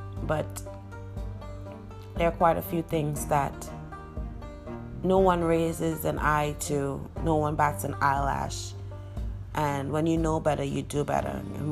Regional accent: Trinidad & Tobago; moved away as an adult; now in United States; I'm originally from Trinidad, and that is in the West Indies. I came to America when I was 23 years old with my 5-year-old daughter, and I've been here for the past 14 years. I grew up in the West Indies, in the Caribbean

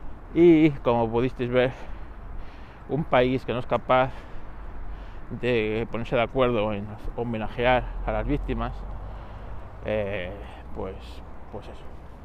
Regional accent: Spain; para mí, como español, es muy triste

